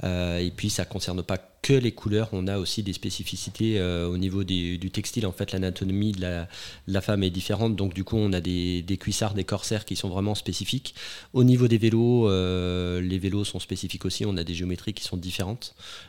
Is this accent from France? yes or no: yes; Pays de la Loire, France; je suis d'origine de Vendée, donc terre de sport, hein, terre de vélo. Et j'avais la chance, Chantonnay, on est à une vingtaine de kilomètres de la forêt de Mervent